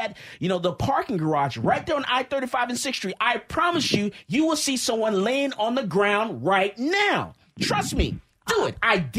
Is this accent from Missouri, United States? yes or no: yes; Missouri, United States; I'm from Missouri, the show me state.